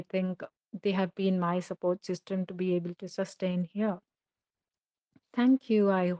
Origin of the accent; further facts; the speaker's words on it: India; I'm from India. My parents are based out in Hyderabad.